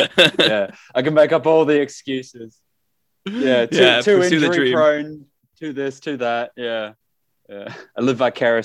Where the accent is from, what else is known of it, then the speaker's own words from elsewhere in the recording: Australia; I'm Australian, my mum's British